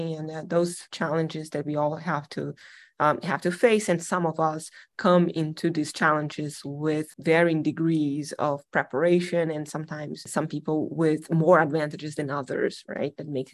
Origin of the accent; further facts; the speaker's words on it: Espírito Santo, Brazil; now in United States; I am originally from Brazil, and I started my career at University of Espírito Santo, my home state in Brazil.